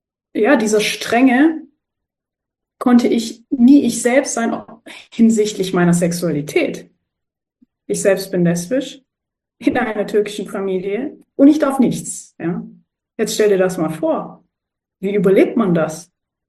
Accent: Germany; meine Eltern kommen aus der Türkei, ich bin in Deutschland geboren. Bin türkisch aufgewachsen, würde ich sagen, aber halt mit einem deutschen Mindset.

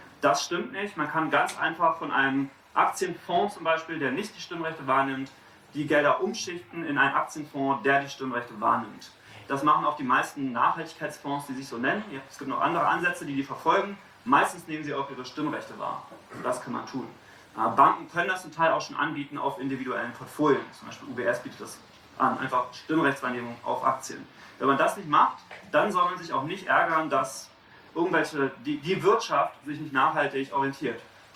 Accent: Berlin, Germany; Ich komme aus Berlin

